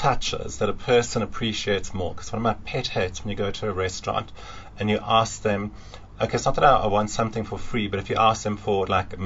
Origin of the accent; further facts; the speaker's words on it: Johannesburg, Gauteng, South Africa; I'm from Johannesburg, so I like the full name.